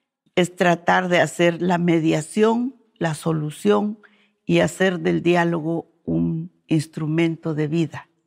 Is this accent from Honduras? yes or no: no; Chimel, Quiché, Guatemala; Nací en Chimel, una aldea que actualmente tiene solamente 8 familias viviendo ahí. Es un bosque nuboso donde nosotros crecimos bastante lejos de las ciudades, las áreas urbanas.